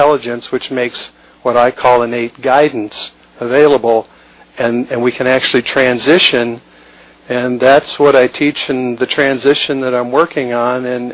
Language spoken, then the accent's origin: English; Scottsdale, Arizona, United States; now in California, United States; I'm from the Scottsdale area and now I live in California